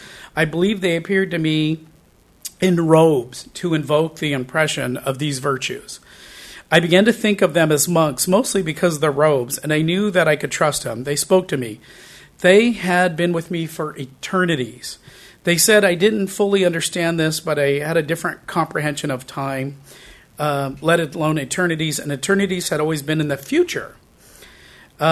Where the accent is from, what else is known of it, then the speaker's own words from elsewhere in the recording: Bishop, California, United States; in my small hometown, I'm from Bishop, California, I grew up and I'd be hanging out with my friends and my friends would say, those stupid Indians, and everybody would look at me because they knew I lived on the reservation.